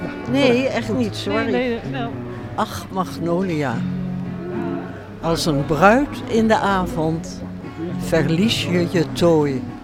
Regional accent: Maren, North Brabant, Netherlands; Ik kom uit Maren.

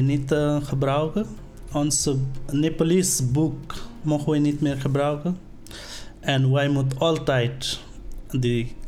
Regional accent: Bhutan; Dutch is a second language; now in Netherlands; Ik woon sinds 2004 in Nederland. Ik ben uit Bhutan gekomen hier.

